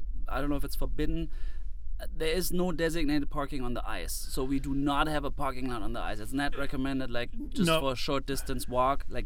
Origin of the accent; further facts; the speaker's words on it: Germany; English is a second language; I'm from Germany